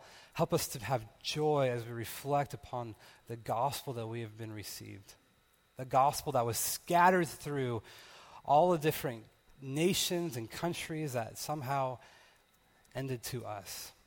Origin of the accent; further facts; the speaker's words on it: California, United States; And so just like I was raised in California